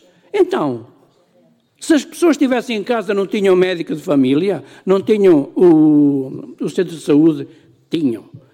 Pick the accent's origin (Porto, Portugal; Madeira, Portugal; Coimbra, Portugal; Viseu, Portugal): Coimbra, Portugal; Cantanhede; o Hospital de Cantanhede, que é a minha terra de origem